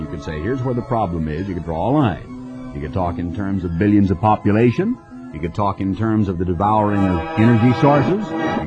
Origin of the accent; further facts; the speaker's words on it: United States; born there; When I was born in the United States, the population was 100 million.